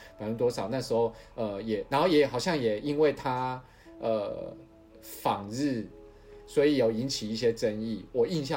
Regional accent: Tainan, Taiwan; 台南那我是台南人，台南那时候中正路还非常热闹

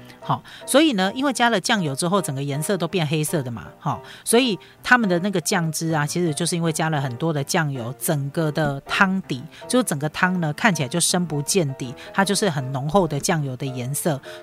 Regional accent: Taiwan; 你一定不可能这样把它像我们台湾人当成汤在喝，它一定就是配饭。

